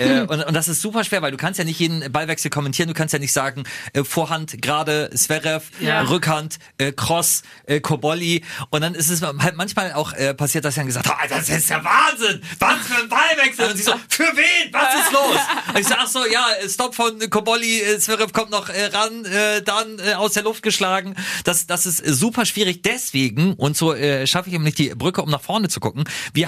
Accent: Lower Saxony, Germany; ich komm aus Niedersachsen, wir kommen vom Dorf.

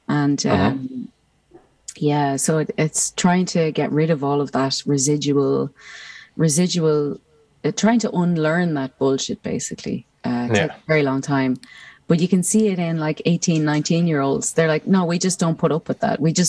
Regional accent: Ireland; growing up as an Irish person

